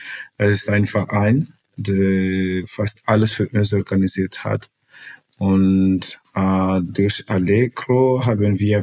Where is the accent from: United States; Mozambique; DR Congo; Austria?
Mozambique; German is a second language; Okay, also … ich komme aus Mosambik und ich habe meinen Freiwilligendienst in Deutschland gemacht, in Leipzig, seit 2021 bis 2022.